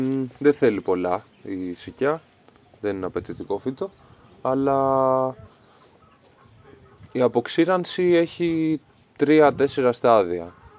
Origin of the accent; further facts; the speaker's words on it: Athens, Attica, Greece; now in Kymi, Greece; Συναντήθηκαν, μεγάλωσαν και εγώ συνεχεία στην Αθήνα. Και στα 23 μου αποφάσισα να έρθω στο χωριό εδώ, στην Κίμη.